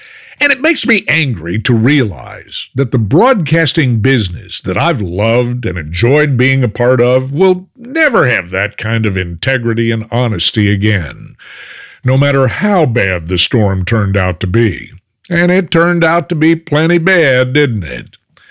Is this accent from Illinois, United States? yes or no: no; Dallas-Fort Worth, Texas, United States; I remember one of my very first jobs in radio was one of my hometown stations in the Dallas-Fort Worth area.